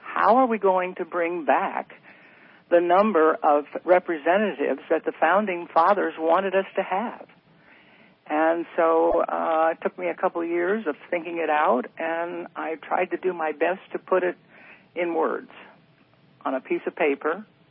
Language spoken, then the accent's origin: English; California, United States; I grew up in Butte County. I went through Chico schools.